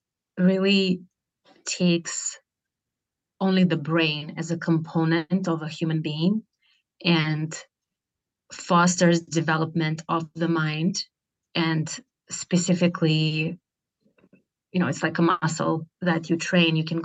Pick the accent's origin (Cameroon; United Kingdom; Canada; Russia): Russia; moved away as an adult; now in United States; I was brought up in Russia and moved to the United States when I was 21.